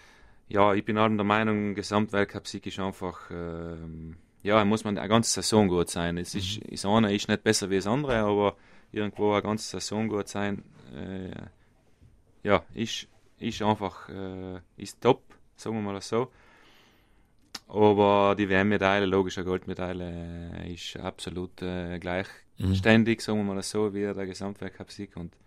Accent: Trentino-Alto Adige, Italy; Wenn ich es so willst, dann fühle ich mich als Südtiroler

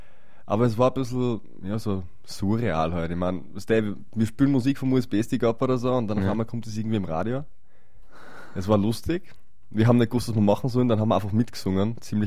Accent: Burgenland, Austria; Wir haben 200 Meter Seehöhe, da wo ich her bin.

